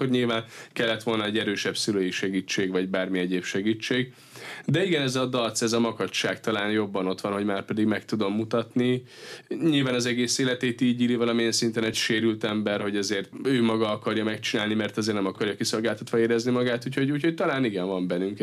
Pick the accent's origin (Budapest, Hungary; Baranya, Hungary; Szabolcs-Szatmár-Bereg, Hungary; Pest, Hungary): Baranya, Hungary; Pécs; Ott én Pécsnek kertváros, így hívják azt a részt, kertváros, ott nőttem föl, ráadásul az közel volt az uszoda